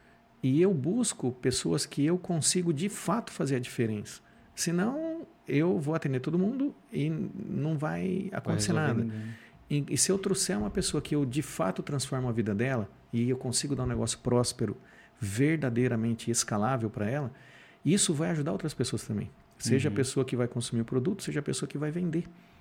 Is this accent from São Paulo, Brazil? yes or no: yes; Jaú, São Paulo, Brazil; Eu não chorei naquele momento porque eu sou de Jaú, lenhador e viking.